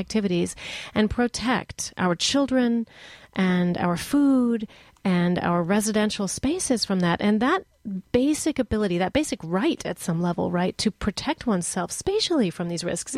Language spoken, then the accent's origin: English; the South, United States; I'm a Southerner, okay? I make sure my daughter knows how to shoot a .22.